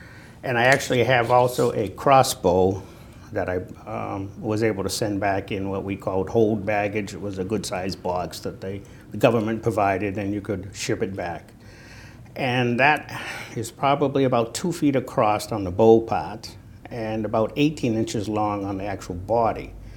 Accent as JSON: {"language": "English", "town": "Boston", "region": "Massachusetts", "country": "United States", "accent": "Boston", "said": "and my Boston accent would sneak out now and then, some of the storekeepers thought I was a New Zealander"}